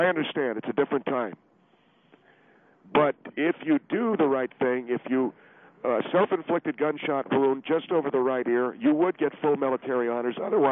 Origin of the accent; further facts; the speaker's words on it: United States; I got to tell you something, Phil, as an American and as a... as a former serviceman